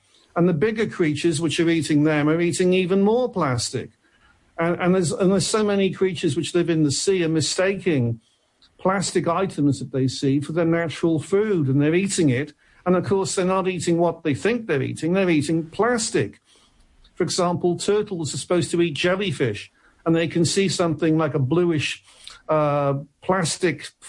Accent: Cardiff, Wales, United Kingdom; also born or lived in Tenerife; now in Portugal; Well, I'm originally from Wales. I'm from Cardiff in Wales. I went to live in Tenerife in the Canary Islands for 9 years, and then I moved to Portugal, and I've been here for the last six.

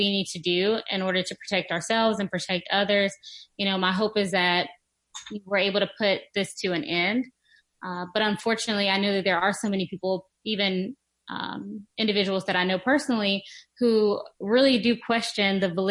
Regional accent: Sudan; now in United States; Where are you from? And I say Sudan.

